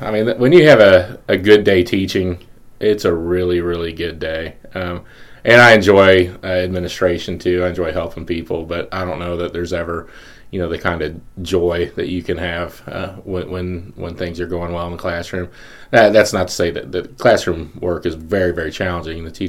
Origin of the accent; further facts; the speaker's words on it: Columbia, Missouri, United States; I grew up just outside of Columbia, on the north side of Columbia, on a little farm, and really had a great childhood. My dad worked for the University of Missouri, and we kind of had a little hobby farm, and that's where I grew up.